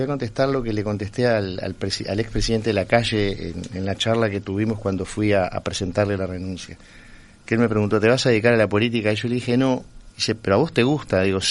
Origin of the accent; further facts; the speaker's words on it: Cerro Largo, Uruguay; born there; Yo tengo un origen, por así decirlo, nacionalista, porque nací en Cerro Largo y era absolutamente imposible no ser nacionalista teniendo un padre que nació en la novena sección del departamento de Cerro Largo. Después, claramente, tuve una formación católica